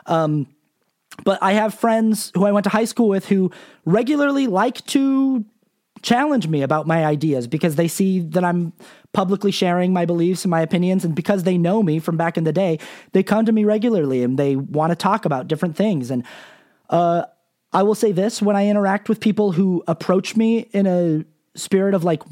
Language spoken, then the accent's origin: English; Salt Lake City, Utah, United States; I'm from Salt Lake City, Utah originally. I was raised LDS.